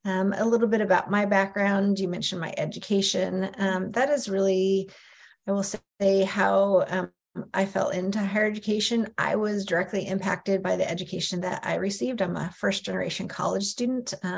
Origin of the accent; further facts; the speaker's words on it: United States; So I first identify as First Nations. My father is Cowichan from Vancouver Island. I was born and raised in the States.